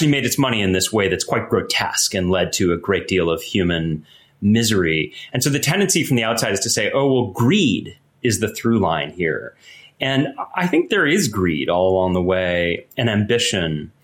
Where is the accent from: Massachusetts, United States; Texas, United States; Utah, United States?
Massachusetts, United States; Boston; also born or lived in New York; I grew up in Boston, and after high school, I worked for a year before I took kind of a gap year before I went to college.